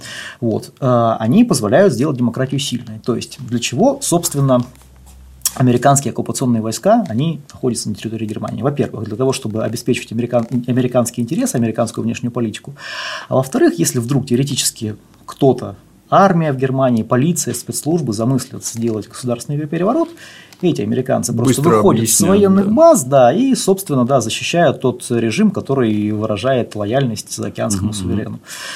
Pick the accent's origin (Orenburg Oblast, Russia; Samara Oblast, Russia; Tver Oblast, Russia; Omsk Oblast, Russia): Orenburg Oblast, Russia; Orenburg; Я вырос в Оренбурге как раз, и на 500-тысячный город приходилось 3500 членов различных вооруженных группировок, которые имели при себе огнестрельное оружие.